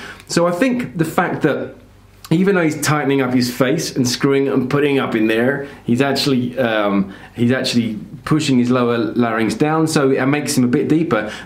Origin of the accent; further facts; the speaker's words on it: London, United Kingdom; If I was brought up in India, I wouldn't have the same accent as I do having been brought up in London.